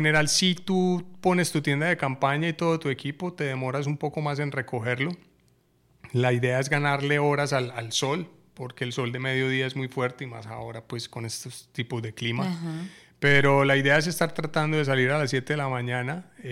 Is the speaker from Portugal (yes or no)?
no; Medellín, Antioquia, Colombia; yo vengo de Medellín, soy totalmente cafetero.